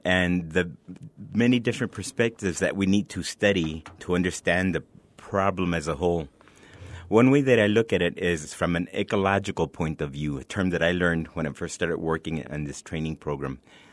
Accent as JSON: {"language": "English", "town": "El Paso", "region": "Texas", "country": "United States", "tie": "born or raised there", "said": "I was born and raised in El Paso. When I graduated from high school, I came to UTEP."}